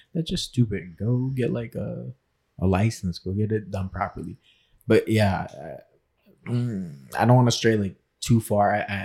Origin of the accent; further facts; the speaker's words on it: Port St. John, Florida, United States; Where I'm from, I guess it doesn't matter. I'm from Central Florida. I'm a little shantytown called Port St. John. That's where I'm from.